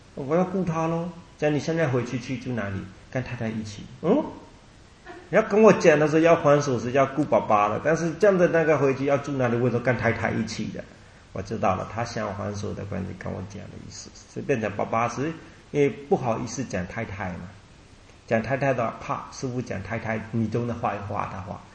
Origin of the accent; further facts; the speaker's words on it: Myanmar; Chinese is a second language; 但是我们缅甸人呢，不行，他们先拿很多